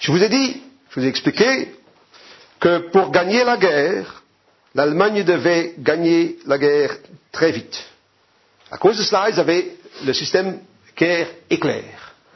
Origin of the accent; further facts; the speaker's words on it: Canada; Et quand on regarde la télévision chez nous au Canada